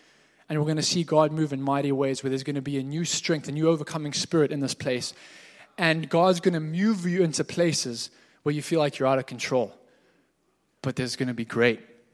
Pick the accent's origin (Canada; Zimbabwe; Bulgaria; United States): Zimbabwe; growing up in Zimbabwe, we would save and I was trying to be the diligent guy. I'm the firstborn out of five.